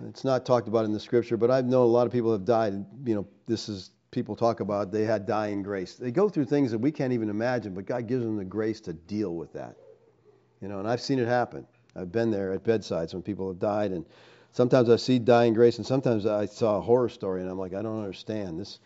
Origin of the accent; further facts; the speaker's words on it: Puerto Rico; now in El Paso, United States; We are from Puerto Rico, living in El Paso.